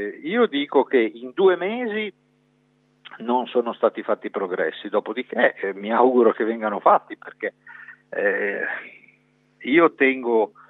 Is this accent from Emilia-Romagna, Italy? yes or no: yes; Parma, Emilia-Romagna, Italy; io ne ho 53 di anni, sono di Parma